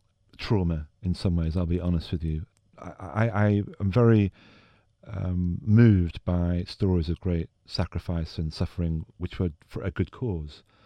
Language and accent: English; England, United Kingdom; I grew up in England.